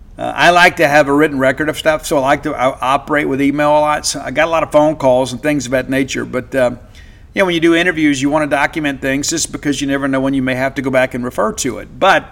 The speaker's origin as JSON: {"language": "English", "region": "Mississippi", "country": "United States", "tie": "born or raised there", "said": "And for many of us, I know, like growing up in South Mississippi, we'd go cut, you know, we'd go mow yards and rake leaves and things like that to raise money to buy concert tickets"}